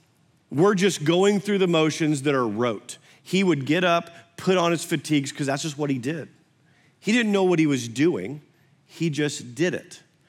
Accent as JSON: {"language": "English", "region": "Iowa", "country": "United States", "tie": "born or raised there", "also_born_or_lived": "Oregon", "said": "I was born in Oregon, and then moved to Iowa early, like 6 months old"}